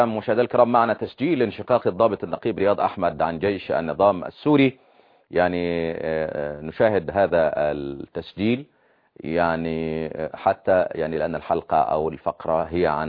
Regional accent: Egypt; حتى عصا نبوت بالصعيد زي ما بيقال عندنا في مصر

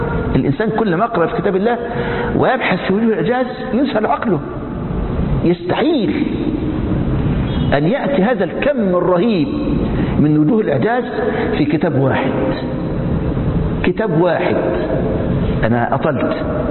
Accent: Egypt; يحضرني موقف طريف حدث عندنا في مصر السبعينات

